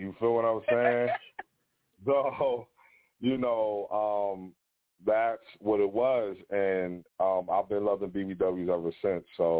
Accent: Philadelphia, Pennsylvania, United States; from Philly, 34 years old. I've been born and raised in Philly.

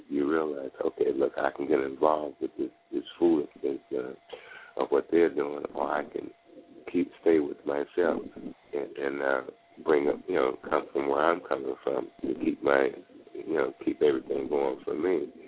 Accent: Cincinnati, Ohio, United States; born there; Yeah, I was born in Cincinnati, Ohio.

